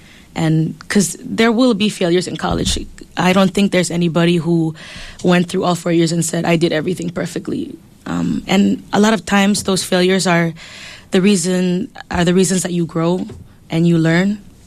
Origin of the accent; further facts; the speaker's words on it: Palau; Just growing up in Palau, you're taught a certain way to respect the environment